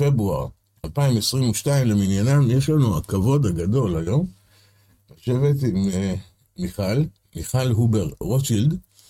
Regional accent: Petah Tikva, Central District, Israel; כן, שכנים אפילו, דרך אגב, גדלנו באותה שכונה, כפר גנים, גילינו את זה רק עכשיו.

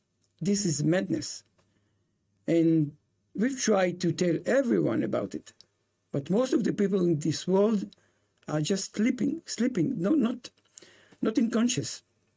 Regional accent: Israel; English is a second language; And we are from Israel, then we remember very good what happens in the Holocaust.

